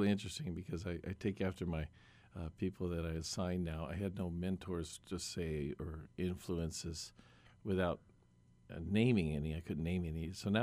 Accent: Hawaii, United States; Interesting, you know, being Hawaiian, Portuguese, with Chinese, Japanese, Irish, all that stuff.

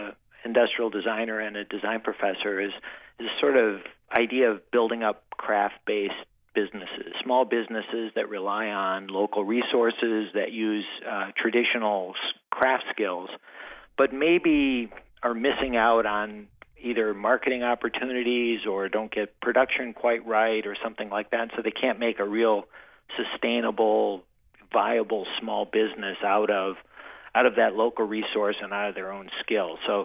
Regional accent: Wisconsin, United States; I kind of drew back to growing up in Wisconsin

